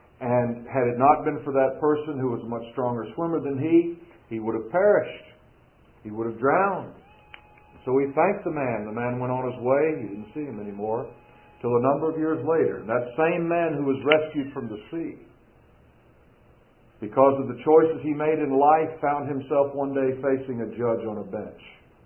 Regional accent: Florida, United States; You know, most of you know that I was born in Florida, lifelong Florida resident.

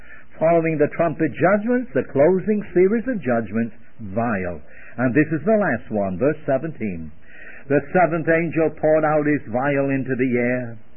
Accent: England, United Kingdom; Kind of humbling to me, being an Englishman.

